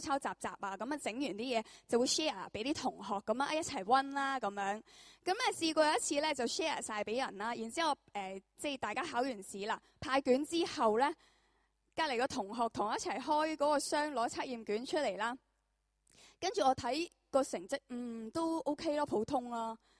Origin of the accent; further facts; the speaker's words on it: Chaozhou, Guangdong, China; 因为我是潮州人嚟噶，我识讲少少啦。我迟啲都好想同你哋一起翻去汕头啊。